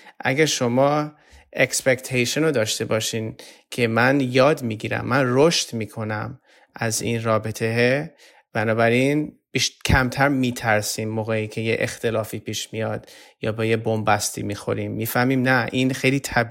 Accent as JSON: {"language": "Persian", "country": "Iran", "said": "ماها اصولا در یه شرایط هایی بزرگ میشیم که شاید پدر مادرمون خیلی ما رو بهمون راهنمایی نمی کنن که احساسمون رو ابراز کنیم."}